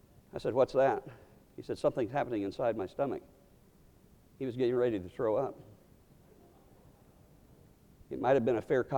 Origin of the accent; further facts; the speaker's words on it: Miami, Florida, United States; I grew up in Miami, Florida.